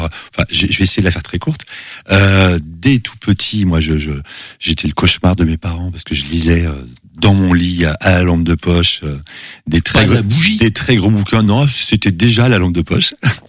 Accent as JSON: {"language": "French", "town": "Annecy", "region": "Auvergne-Rhône-Alpes", "country": "France", "tie": "born there", "said": "Ah, moi je suis né en Haute-Savoie. Je suis né à Annecy."}